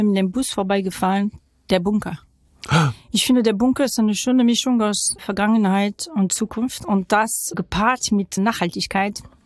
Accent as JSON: {"language": "German", "town": "Saint-Denis", "region": "Île-de-France", "country": "France", "second_language": "German", "said": "Also ich komme auch nicht auch direkt aus Paris, sondern ich komme aus Saint-Denis. Das ist eine kleinere Stadt. Und die nennt man in Frankreich, die gehört zu den Banlieues sozusagen."}